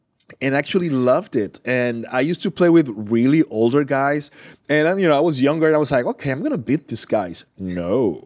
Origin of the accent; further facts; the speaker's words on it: Puerto Rico; Like, hey, Roger … I'm from Puerto Rico.